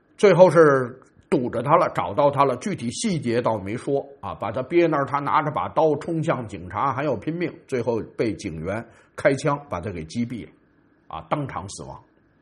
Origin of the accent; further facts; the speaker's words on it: China; 我们中国人就是钻各种漏洞，占各种小便宜，